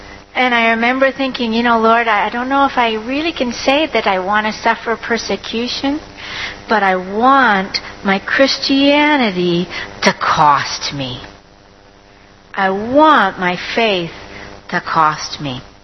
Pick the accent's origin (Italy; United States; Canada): Canada; Ontario; I was raised in Ontario. Just to give you a little bit of background, I don't come from a Christian home